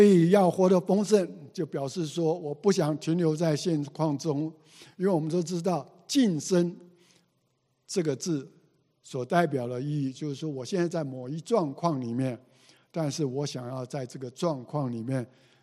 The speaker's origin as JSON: {"language": "Chinese", "country": "China", "said": "而且我们中国人说，学如逆水行舟，不进则退。"}